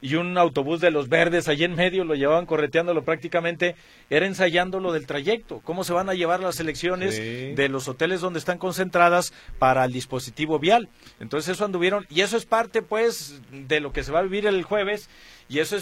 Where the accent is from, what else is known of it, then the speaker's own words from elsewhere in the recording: Mexico; yo soy más mexicano que los nopales.